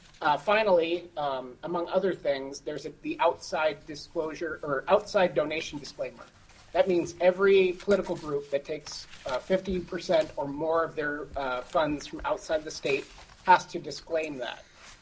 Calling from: Anchorage, Alaska, United States; I am testifying here from Anchorage, where I think we're enjoying third winter, on behalf of Protect Alaska's Elections.

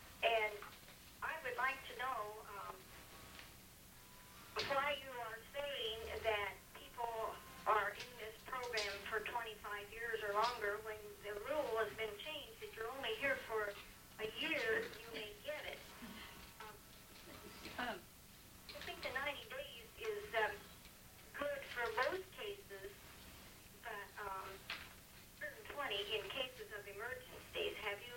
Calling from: Sterling, Alaska, United States; from Sterling

